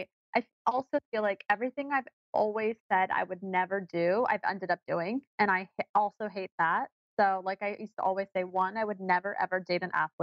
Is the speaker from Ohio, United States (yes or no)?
no; Fairfax, Virginia, United States; I was born in Fairfax. I've moved all over.